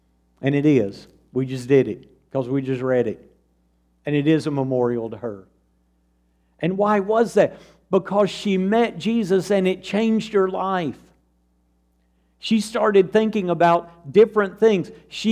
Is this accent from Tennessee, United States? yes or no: yes; Woodbury, Tennessee, United States; And both of those individuals were Tennessee lawmakers, and both of them came from the area that I'm from Woodbury.